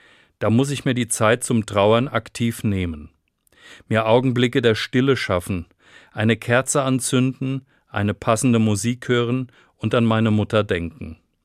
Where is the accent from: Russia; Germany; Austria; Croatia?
Germany; Rhineland-Palatinate; Ich erinnere mich an diesem Tag immer wieder an meine Kindheit im Westerwald. Bei uns war dieser Tag schulfrei. Ich war Messdiener in der Kirche.